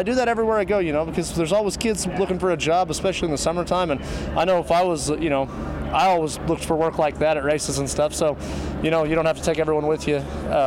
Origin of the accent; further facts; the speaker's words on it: Andover, Kansas, United States; I'm from Andover, Kansas.